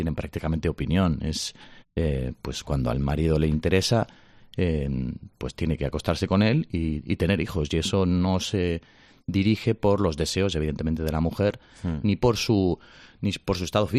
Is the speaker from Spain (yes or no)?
yes; Barcelona, Catalonia, Spain; oye, mira, yo soy de Barcelona